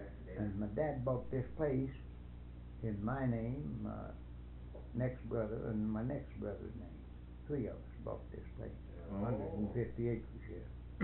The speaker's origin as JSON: {"language": "English", "region": "Ohio", "country": "United States", "moved": "yes", "said": "When we first come here, we come from Ohio, and we lost about everything we had"}